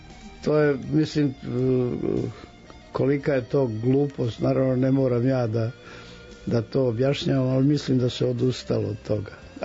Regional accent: Gornji Ljubiš, Šumadija and Western Serbia, Serbia; Dakle, ja sam iz Gornjeg Ljubiša. Sad se događa nešto čudnovato sa mojim rodnim selom.

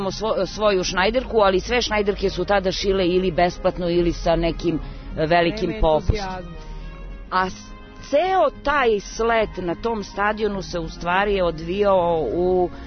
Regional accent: Šumadija and Western Serbia, Serbia; Kada odrastate u tom naselju i provodite najlepši deo detinjstva u Šumaricama, vi imate onda jednu privilegiju koju druga deca nemaju.

